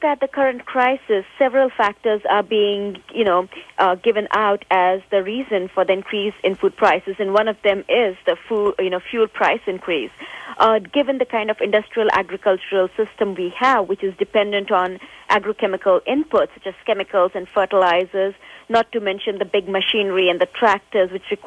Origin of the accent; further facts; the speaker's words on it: Kanpur, Uttar Pradesh, India; also born or lived in Delhi / Oxford; Kanpur is a small industrial town, which, I grew up there and went to college in Delhi.